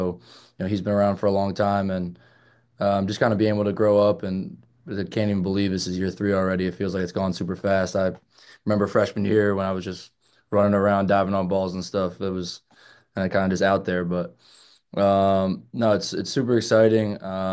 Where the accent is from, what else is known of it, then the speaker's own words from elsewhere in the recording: United States; being at home, being in my hometown, I grew up 20 minutes from here. I got to see Monmouth when they were really good